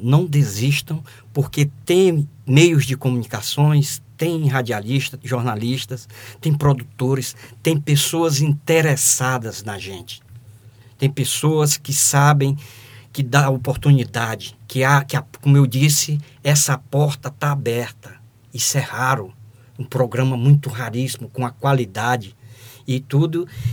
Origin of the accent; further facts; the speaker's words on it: Maranhão, Brazil; Eu quero agradecer, primeiro porque a gente é maranhense, né?